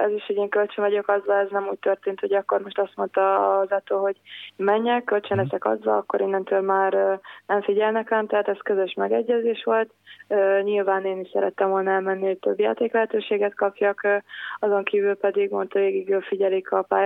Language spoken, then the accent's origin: Hungarian; Slovakia; én sosem gondolkoztam azon, hogy szlovák válogatott legyek, tehát felvidéki magyar vagyok, magyarnak tartom magam, mindig az leszek